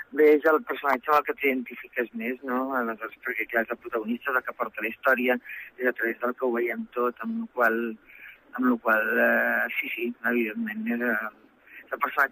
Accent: Catalonia, Spain; jo estic molt contenta com a catalana

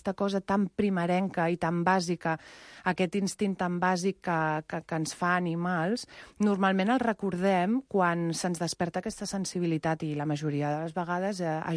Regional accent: Sant Cugat, Catalonia, Spain; des de fa un any i mig que m'he assentat una mica més a Sant Cugat, que és d'on soc filla

